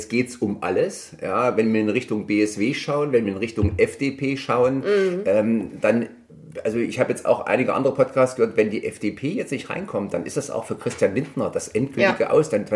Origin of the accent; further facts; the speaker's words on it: Bad Langensalza, Thuringia, Germany; in meiner Heimatstadt Bad Langensalza